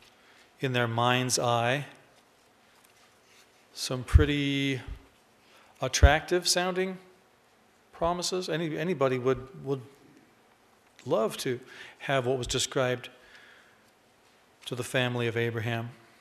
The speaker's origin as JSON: {"language": "English", "town": "Phoenix", "region": "Arizona", "country": "United States", "tie": "born or raised there", "said": "I grew up here in Phoenix, not too far away"}